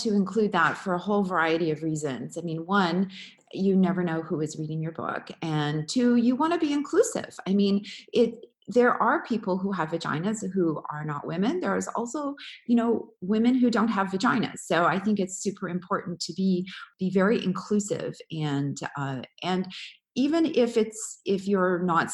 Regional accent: Canada; now in San Francisco, United States; I'm based in San Francisco, but I'm from Canada. I go back a lot.

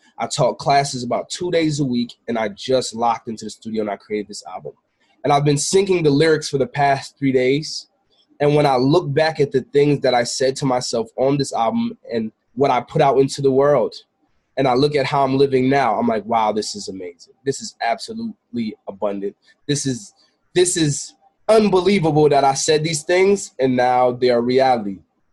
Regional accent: Queens, New York, United States; I'm originally from Queens, New York. My mom's from Kingston, Jamaica.

